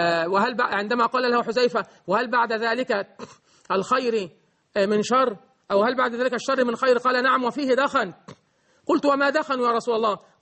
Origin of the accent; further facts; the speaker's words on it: Egypt; وكل هذه الجبال عندنا في مصر